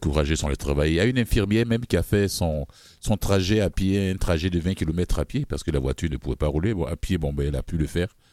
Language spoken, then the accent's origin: French; Côte d’Ivoire; en Côte d'Ivoire, mon pays d'origine